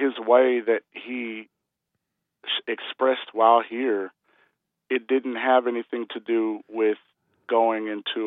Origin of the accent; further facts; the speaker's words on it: Mississippi, United States; I'm from Mississippi, and as you know, Mississippi is the quote-unquote Bible Belt, and or at least a part of it.